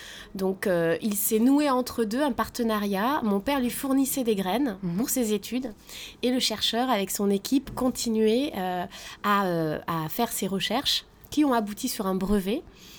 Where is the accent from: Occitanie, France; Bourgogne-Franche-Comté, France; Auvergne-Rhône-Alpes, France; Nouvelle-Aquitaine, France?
Nouvelle-Aquitaine, France; Bordeaux; Alors moi je viens de Bordeaux et j'ai passé toute mon enfance dans le Médoc, beaucoup à la plage et beaucoup aussi dans les forêts de pins avec mon père.